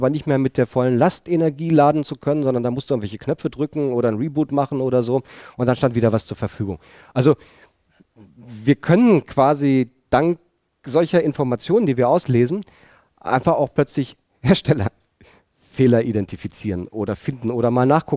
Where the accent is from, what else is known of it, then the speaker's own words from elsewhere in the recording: Berlin, Germany; ich komme aus Berlin